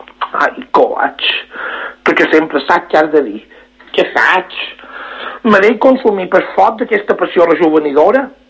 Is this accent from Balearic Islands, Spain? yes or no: yes; S'Alqueria Blanca, Balearic Islands, Spain; Jo som una Capricornio de Salqueria Blanca. Tinc 50 anys